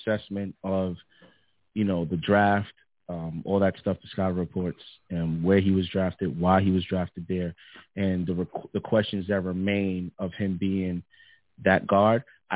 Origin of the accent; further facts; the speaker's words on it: New York, United States; And I know because I'm from Harlem.